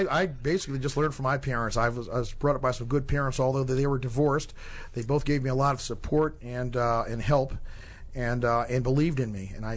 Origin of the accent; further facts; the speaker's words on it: Washington, District of Columbia, United States; Unfortunately, growing up in Washington, D.C., the majority of my friends are no longer here.